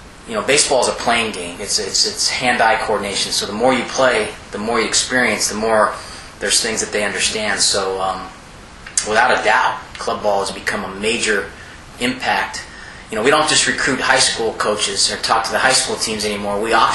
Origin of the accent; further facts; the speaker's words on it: Arizona, United States; Yeah, I grew up in Arizona.